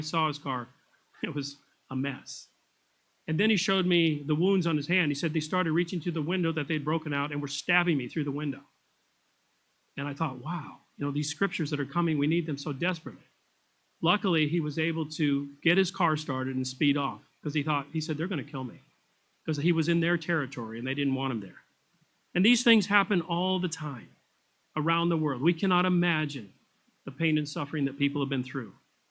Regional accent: Pasadena, California, United States; I grew up in Pasadena.

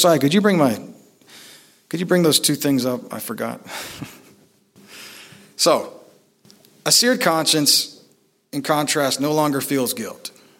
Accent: Texas, United States; I'm from Texas originally, saw a lot of cattle being branded.

